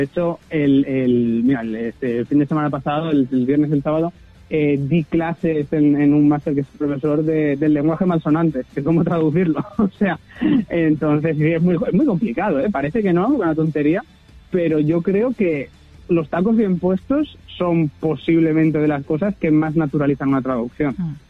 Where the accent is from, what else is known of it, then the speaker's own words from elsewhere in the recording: Castilla-La Mancha, Spain; Muy bonito Ciudad Real, sí, la verdad que sí. Mi pueblo es de ahí y muy rico.